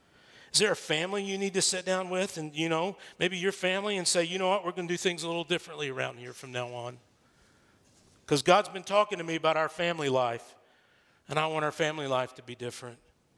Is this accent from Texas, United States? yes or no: yes; Texas, United States; I'm from Texas. We have a saying, maybe they have it where you live, but it originated in Texas.